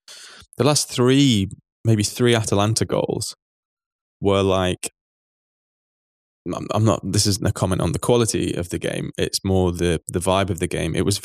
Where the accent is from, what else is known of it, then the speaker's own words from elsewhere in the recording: England, United Kingdom; as an English person, it's quite enjoyable.